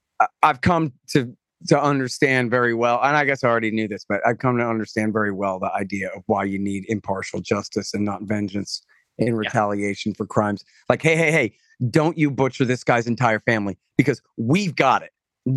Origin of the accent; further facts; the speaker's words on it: Texas, United States; Oh, I would rather be too hot. Yeah, I'm a Texan.